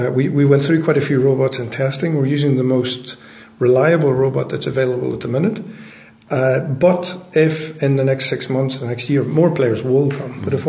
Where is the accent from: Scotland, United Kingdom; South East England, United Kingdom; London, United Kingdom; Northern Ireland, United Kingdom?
Northern Ireland, United Kingdom; Derry; I grew up in Derry, and I used to come through Letterkenny on holidays, and that was the time there was the border, and it was quite grim